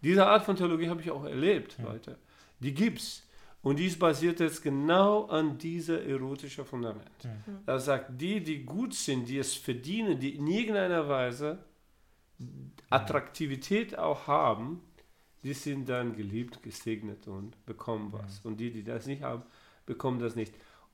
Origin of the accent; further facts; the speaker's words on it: Brazil; ich komme aus Brasilien